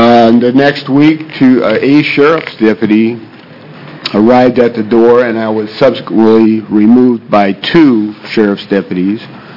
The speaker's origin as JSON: {"language": "English", "town": "Portland", "country": "United States", "said": "I'm from Portland."}